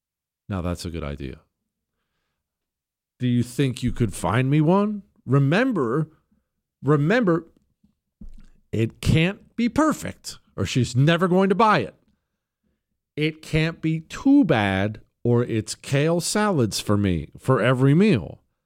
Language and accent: English; Montana, United States; So I grew up outdoors in Montana.